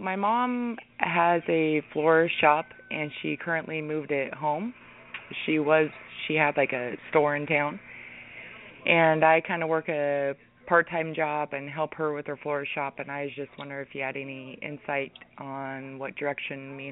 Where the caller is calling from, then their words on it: Junction City, Oregon, United States; I'm calling from Junction City, Oregon.